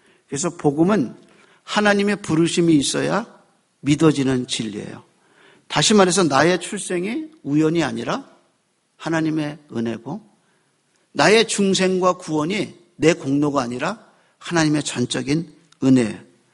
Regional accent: South Korea; 그냥 내가 선택한 거 아닌데 한국인으로 태어났고 눈동자 검고 머리 검어요. 그냥 한국인으로 태어났어요.

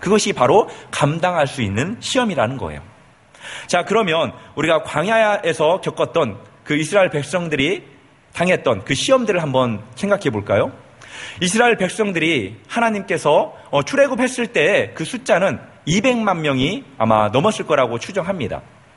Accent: South Korea; 예, 한국 사람이라서 그런지 된장국만 있어도 김치만 있어도 충분히 먹을 수 있더라고요.

